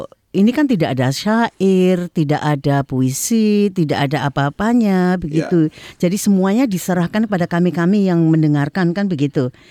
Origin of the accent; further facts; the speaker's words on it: Java, Indonesia; kita sama-sama orang Indonesia. Dan kebetulan saya dari Jawa